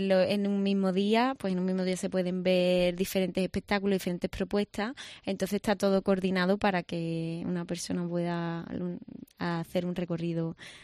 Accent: Seville, Andalusia, Spain; yo soy sevillana.

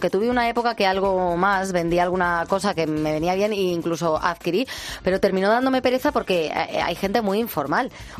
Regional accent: Montilla, Andalusia, Spain; Soy de Montilla, Córdoba

